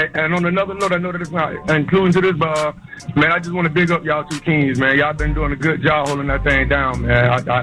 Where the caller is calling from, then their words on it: Palm Coast, Florida, United States; I'm calling from Florida, man. Palm Coast, Florida.